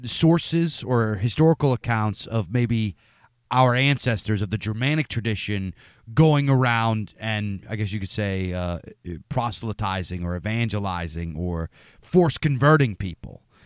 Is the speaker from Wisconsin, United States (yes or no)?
no; Pennsylvania, United States; I'm from Pennsylvania. Shepherd's pie is something that we do.